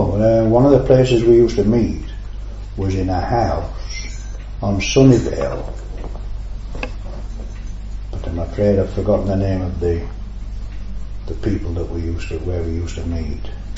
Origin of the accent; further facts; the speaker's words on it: Sheffield, Yorkshire and the Humber, United Kingdom; born there; No, I was born in Netheredge Hospital.